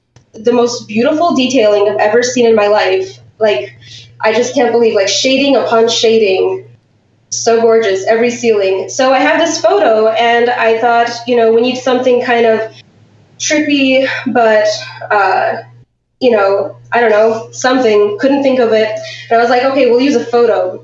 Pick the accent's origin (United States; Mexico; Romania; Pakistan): Romania; I am from Romania.